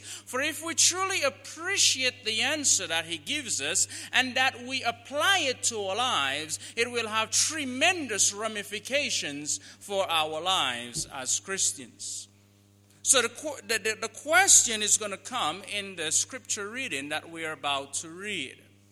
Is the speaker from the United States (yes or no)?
no; Toronto, Ontario, Canada; my wife and I and our three children, we came here from Canada, Toronto, Canada